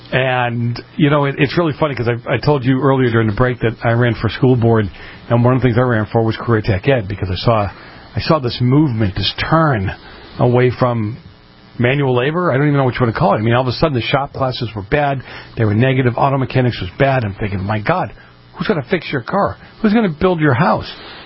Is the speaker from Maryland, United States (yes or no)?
no; Boston, Massachusetts, United States; I grew up in Boston. I actually grew up two blocks from the Old North Church.